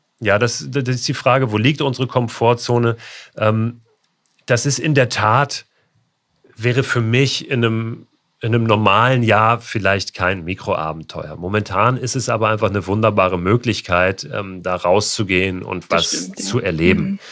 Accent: Hamburg, Germany; Ich komme ja aus Hamburg, lebe in Hamburg.

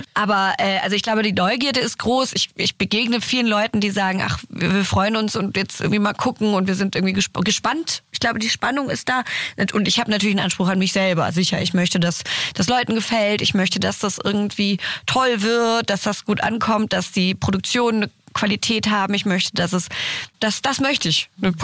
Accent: Blaustein-Herrlingen, Baden-Württemberg, Germany; ich bin in Blaustein-Herlingen aufgewachsen und war hier am Humboldt in der Schule.

